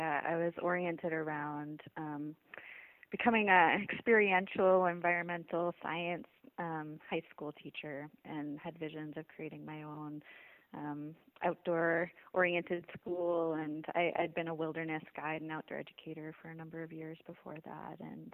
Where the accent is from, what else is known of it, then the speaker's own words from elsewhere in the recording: Midwest, United States; I grew up in the Midwest and hadn't really had opportunities for different alternative kinds of and holistic orientation around health and healing.